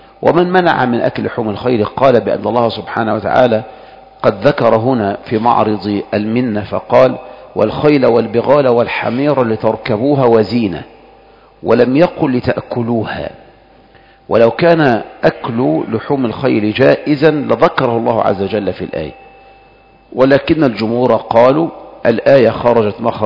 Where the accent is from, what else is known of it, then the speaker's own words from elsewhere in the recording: Egypt; ما نعلم لا في بلدنا مصر ولا في بلاد أخرى تسمع عن هذا